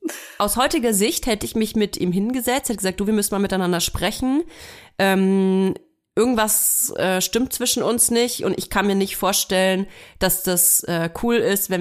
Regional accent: Bavaria, Germany; Ich komme ja aus Franken.

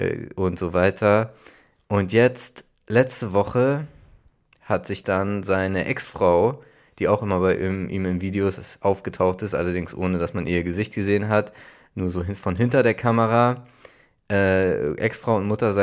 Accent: Hamburg, Germany; wo man so als Hamburger gar nicht weiß, dass da auch Leute leben.

